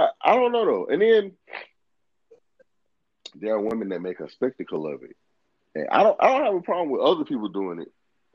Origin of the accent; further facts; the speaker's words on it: the South, United States; I'm from the South. I don't think in the ways that people traditionally think from the South that are from the South.